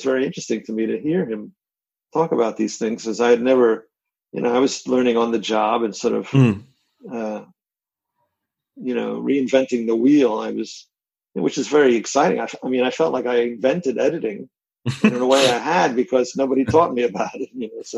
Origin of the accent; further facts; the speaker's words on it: East Coast, United States; I mean, I was from the East Coast, he was from the West Coast, and we were just comparing notes.